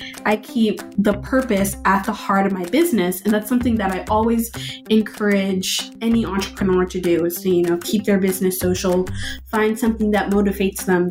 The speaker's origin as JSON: {"language": "English", "town": "Austin", "region": "Texas", "country": "United States", "tie": "born or raised there", "said": "I'm 15 years old. I am born and raised in Austin, Texas, and I'm a student going into junior year"}